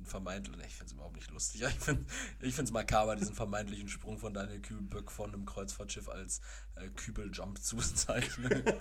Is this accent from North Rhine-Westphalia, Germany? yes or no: yes; Castrop-Rauxel, North Rhine-Westphalia, Germany; Aus meiner Heimatstadt, Castrop-Rauxel.